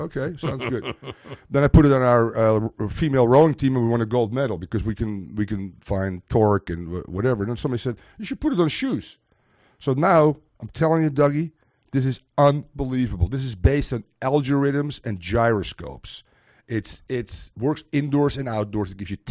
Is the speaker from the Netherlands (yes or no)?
yes; Netherlands; I told him, I'm Jewish. Oh, okay. Yeah, I'm from Holland.